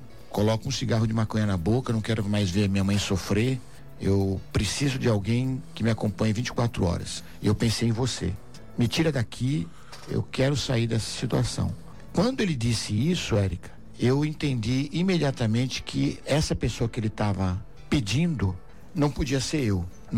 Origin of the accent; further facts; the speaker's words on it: São Paulo, Brazil; born there; Nasci em São Paulo e nós chegamos aqui em 1978, em 79 chegou o Frei Hans e viemos morar no Pedregulho, na paróquia Nossa Senhora da Glória.